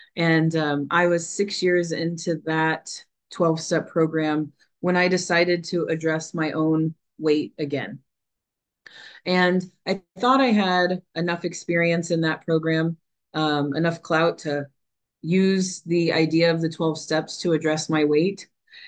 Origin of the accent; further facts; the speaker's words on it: Kansas, United States; from Kansas.